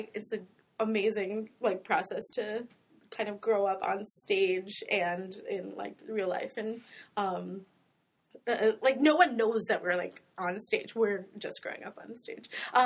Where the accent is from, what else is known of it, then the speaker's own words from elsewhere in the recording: New York City, New York, United States; We both like did dance and theater as kids growing up in New York City. We grew up in the East Village, so like the theater was on the streets or everywhere.